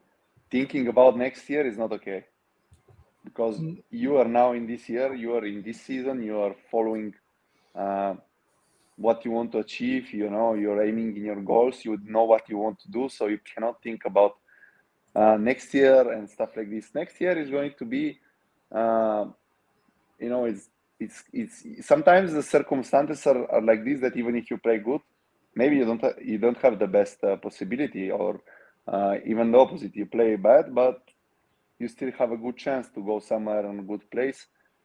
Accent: Bulgaria; because I came from Bulgaria.

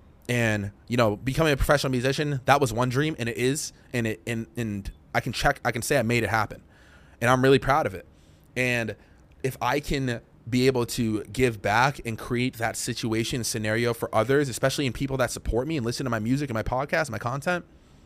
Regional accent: Massachusetts, United States; I'm from Massachusetts.

